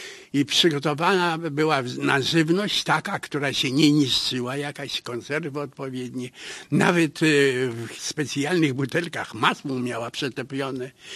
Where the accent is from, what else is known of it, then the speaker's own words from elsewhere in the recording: Navahrudak, Grodno Region, Belarus; Ja się wychowywałem na kresach w Nowogródku.